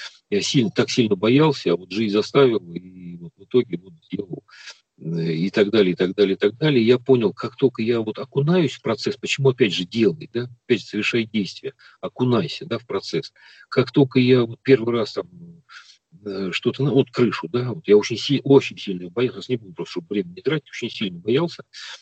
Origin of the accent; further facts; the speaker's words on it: Moscow, Russia; Я не умею ничего делать руками, я москвич.